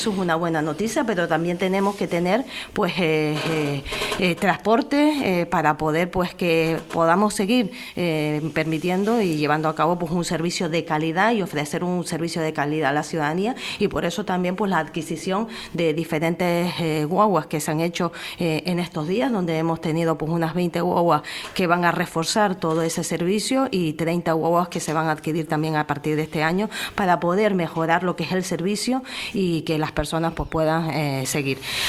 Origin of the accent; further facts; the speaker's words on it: Los Silos, Canary Islands, Spain; Yo soy del norte, soy de Los Silos y voy todos los días a Santa Cruz a trabajar